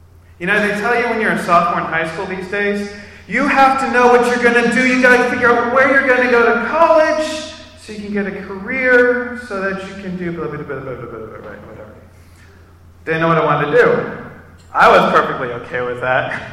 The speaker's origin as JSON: {"language": "English", "region": "Pennsylvania", "country": "United States", "tie": "born there", "said": "I was born on May 9th, 1986, okay? Near Pittsburgh."}